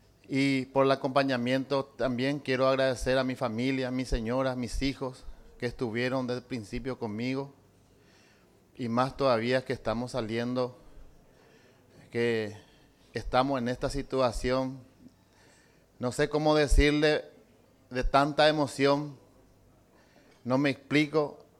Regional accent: Paraguay; Lo que ya yo valora ver como paraguayo, ya me veo yo pe importancia

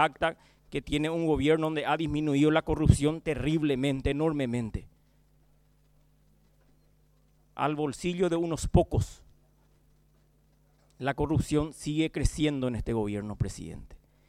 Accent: Paraguay; ¿Qué perení somos nosotros los paraguayos?

